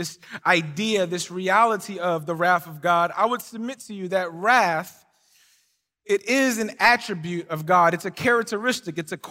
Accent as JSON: {"language": "English", "town": "Philadelphia", "region": "Pennsylvania", "country": "United States", "said": "Although I'm not from here, I'm from the East Coast, Philadelphia to be exact, West Philadelphia to be exact."}